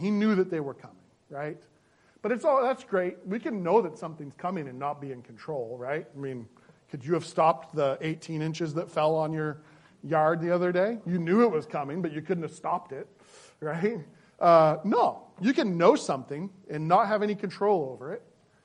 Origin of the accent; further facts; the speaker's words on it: United States; I'm an American, and independence is everything to me.